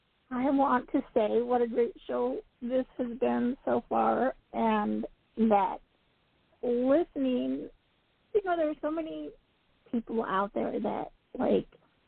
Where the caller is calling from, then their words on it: Utah, United States; I'm calling from Utah.